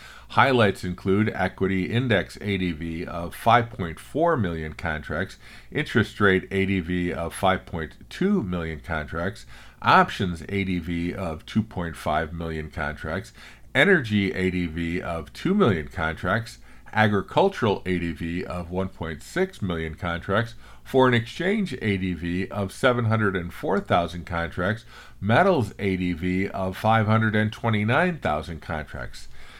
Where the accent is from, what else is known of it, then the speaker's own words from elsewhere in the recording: Illinois, United States; my home state of Illinois